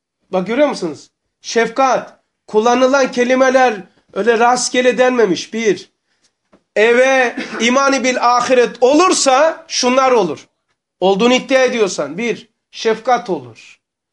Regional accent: Black Sea Region, Turkey; Ben mesela, ben Karadenizliyim. Derelerde çok ömrümüz geçiyor

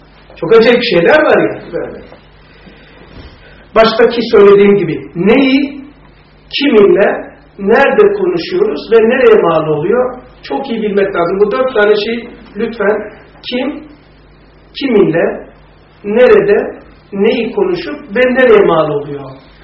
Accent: Black Sea Region, Turkey; ben Karadenizliyim

